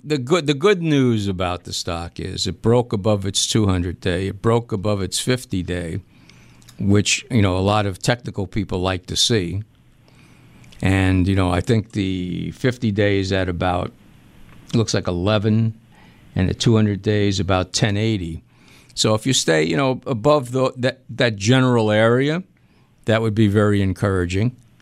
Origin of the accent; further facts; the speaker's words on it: New York City, New York, United States; So I've never been a Bills fan because I'm from New York City, so I was always a New York Giant fan.